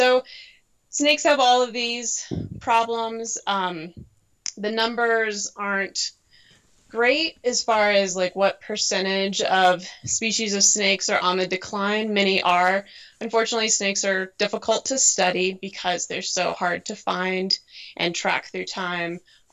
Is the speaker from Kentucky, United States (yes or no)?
yes; Kentucky, United States; But yeah, we're from Kentucky, so it's Amarillo.